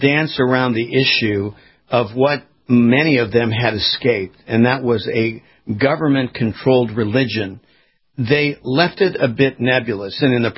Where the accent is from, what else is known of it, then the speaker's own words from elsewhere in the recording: California, United States; Case in point, I was born and raised in California.